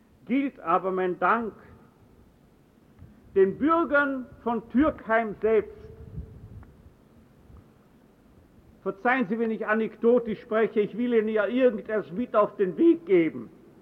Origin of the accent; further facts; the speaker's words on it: Vienna, Austria; born there; ich selbst bin in Wien geboren. Wien ist meine Geburtsstadt. Aber Türkheim ist die Stadt meiner Wiedergeburt. Ich bin vor kurzem 80